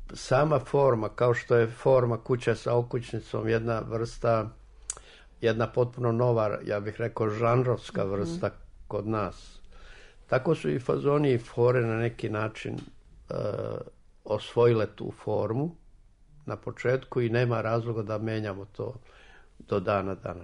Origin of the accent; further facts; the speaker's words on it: Ljubiš, Šumadija and Western Serbia, Serbia; Ja sam imao sreću da zaista najlepše dane provedem kao dete tamo u Ljubišu, znači tamo gde nije bilo puta, nije bilo struje, nije bilo igračaka